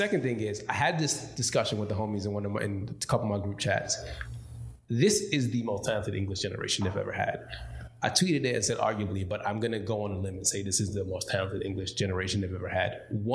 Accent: Nigeria; I'm Nigerian, first and foremost. In fact, if you want to be specific, I'm Yoruba.

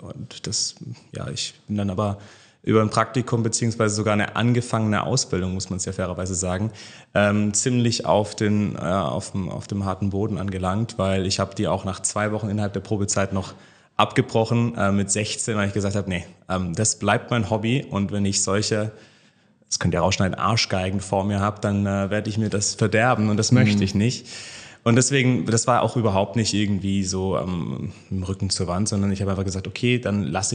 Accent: Baden-Württemberg, Germany; ich bin Schwabe, komme von der Ostalb. Das ist, sagen wir mal so, auf halbem Wege zwischen Stuttgart und München.

